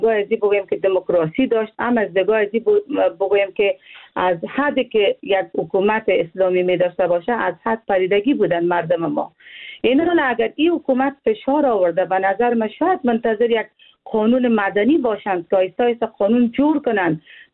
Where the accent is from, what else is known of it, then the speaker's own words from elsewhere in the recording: Afghanistan; من یک افغان هستم